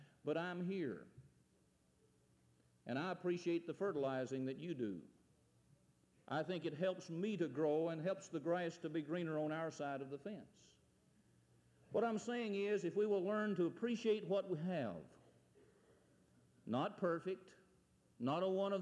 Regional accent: United States; I'm thankful that I'm an American.

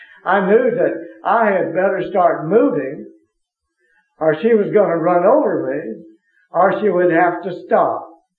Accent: Ventura, California, United States; I'm from Ventura, California. And I'm a businessman.

